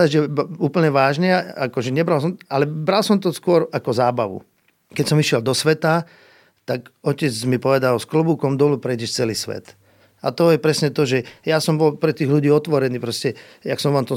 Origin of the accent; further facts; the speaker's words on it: Nitra, Nitra Region, Slovakia; Ja som z Mlynáriec, čo už dneska je mestská časť Nitry, ale predtým to bola obec